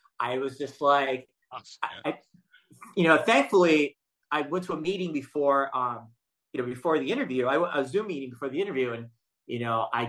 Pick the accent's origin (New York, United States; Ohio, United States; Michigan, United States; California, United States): California, United States; Los Angeles; Like, you know, for me, I'm from Los Angeles.